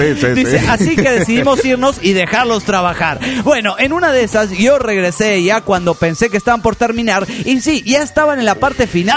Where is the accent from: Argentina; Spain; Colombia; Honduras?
Argentina; San Martín de los Andes, Neuquén; de San Martín de los Andes, Argentina.